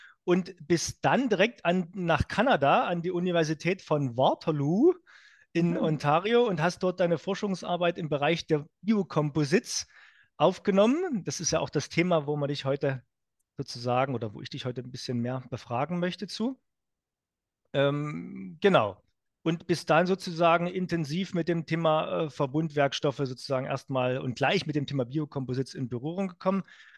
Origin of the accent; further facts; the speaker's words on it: East Germany, Germany; ich bin ja auch aus dem Land